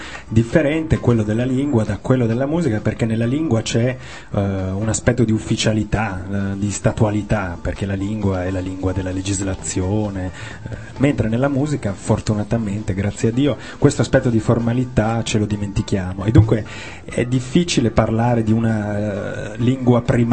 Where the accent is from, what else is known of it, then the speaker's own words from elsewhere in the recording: Ferrara, Emilia-Romagna, Italy; io sono un ferrarese un po' ignorante